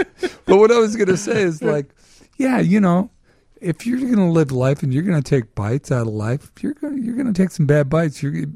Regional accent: California, United States; They hated me there because I was from California.

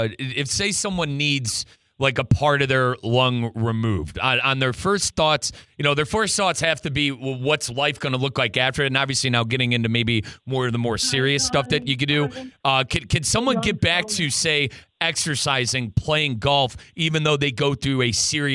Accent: Cleveland, Ohio, United States; I'm from the Northeast Ohio area, the Cleveland area.

